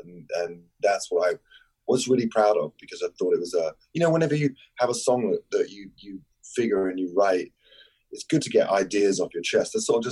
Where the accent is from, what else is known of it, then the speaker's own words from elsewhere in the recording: London, United Kingdom; where I grew up in, I grew up in North London and was very, very homophobic.